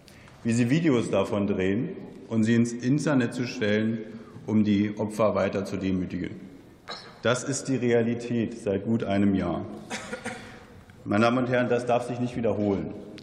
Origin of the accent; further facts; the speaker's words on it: Germany; es tut insbesondere uns als Deutsche nicht gut